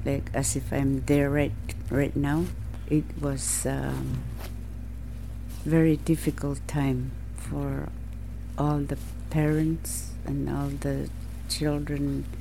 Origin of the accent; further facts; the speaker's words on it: Rose Island, Newfoundland and Labrador, Canada; born there; I was born in Rose Island, Sutlik Bay. Mm-hmm. It's called Sallikuluk in Inuktitut.